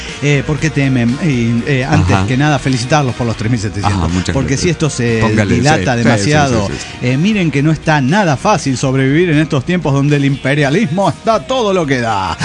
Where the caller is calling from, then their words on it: Orizaba, Veracruz, Mexico; de Orizaba, México.